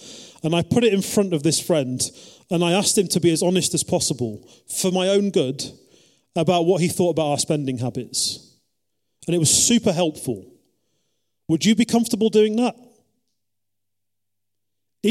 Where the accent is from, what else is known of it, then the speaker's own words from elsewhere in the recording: England, United Kingdom; Most people in our culture do not enjoy talking about money. It's too personal, we're too English.